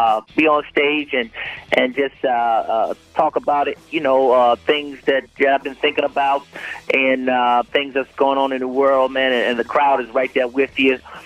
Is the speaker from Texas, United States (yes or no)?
no; Atlanta, Georgia, United States; I'm from Atlanta, man, so I'm rooting for the Falcons